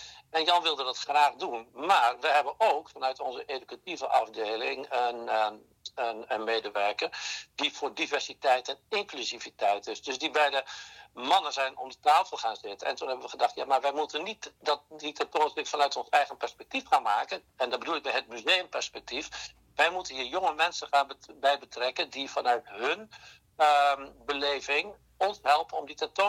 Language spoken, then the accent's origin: Dutch; Hoogeveen, Drenthe, Netherlands; Ik, in Hoogeveen was mijn straat waar ik opgegroeid ben